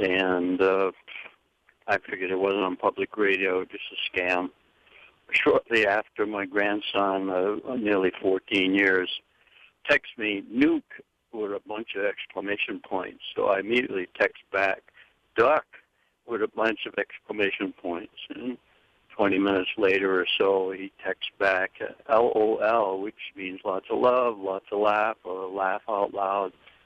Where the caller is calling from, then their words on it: Ninoli, United States; I'm calling from Ninoli.